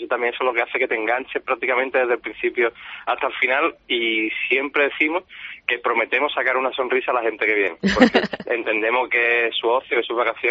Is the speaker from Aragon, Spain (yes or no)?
no; Seville, Andalusia, Spain; todos los guías que formamos el equipo de Feel the City somos gente local de Sevilla